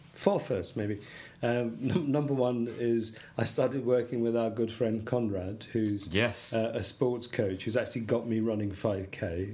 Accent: United Kingdom; We're British. We'd still do fireworks in the rain.

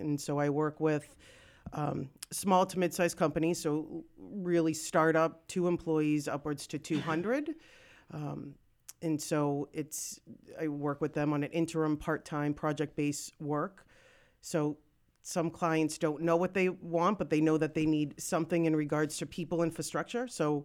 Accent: Massachusetts, United States; I'm from the South Shore, so I have some clients that are there in the South Shore.

